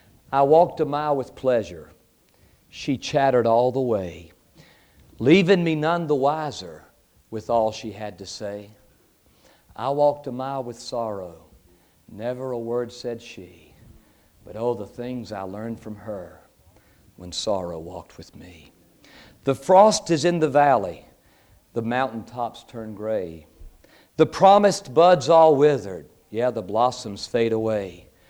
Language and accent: English; the South, United States; And I'm from the South. That's not what I call them, but we Southerners are accused of that, you know.